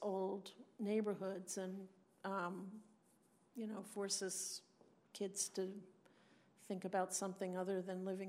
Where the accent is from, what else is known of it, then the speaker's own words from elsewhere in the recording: New Jersey, United States; I think I grew up in New Jersey, and my friends in New Jersey's kids are living in places that our parents would just be aghast